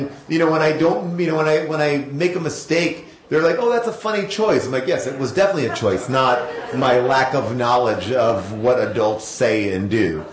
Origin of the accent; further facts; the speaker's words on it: New York, United States; now in Los Angeles, United States; I'm from Long Island. I grew up a Knicks fan.